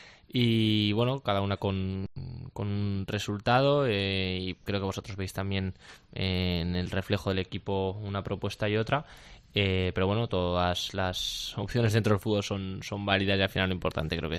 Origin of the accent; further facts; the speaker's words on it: Aragon, Spain; maño, y al final creo que eso lo llevamos nada más nacer, es algo que se nos pone ahí inculcado, sí.